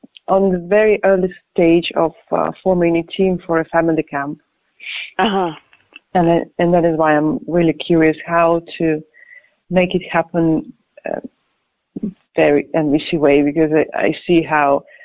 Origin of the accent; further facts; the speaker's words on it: Cyprus; I'm from Cyprus.